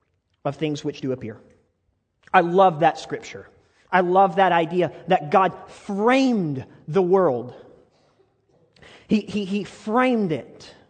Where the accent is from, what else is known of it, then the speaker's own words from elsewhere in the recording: Ozark, Missouri, United States; I grew up in Ozark.